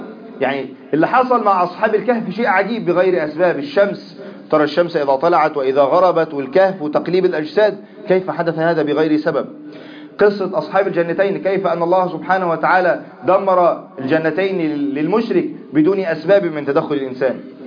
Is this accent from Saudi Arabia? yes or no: no; Egypt; اللهم اجعل بلدنا مصر بلدا أمانا، سخاء رخاء